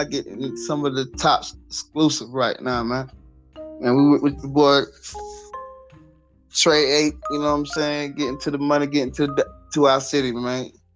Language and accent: English; United States; You know, we might say, you know, I'm from Washington, but I think about Cross Creek having more black shit on that side.